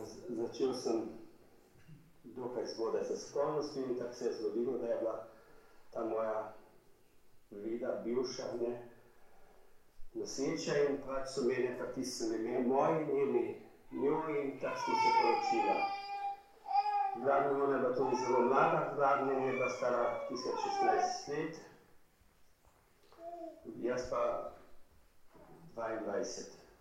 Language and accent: Slovenian; White Carniola, Slovenia; iz Bele krajine.